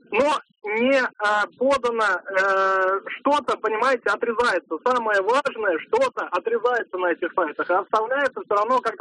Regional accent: Moscow, Russia; Я москвич.

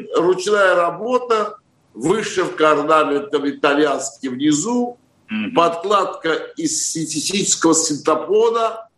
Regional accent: Guayaquil, Guayas, Ecuador; also born or lived in Baku; я вырос в Гуаякиле. Родом я из Баку, а жил, работал, окончил мединститут и высшую школу экономики в Гуаякиле.

